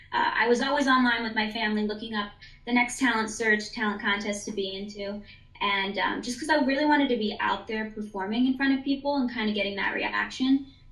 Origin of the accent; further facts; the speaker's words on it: Newburgh, New York, United States; I'm originally from Newburgh, New York, so I grew up there.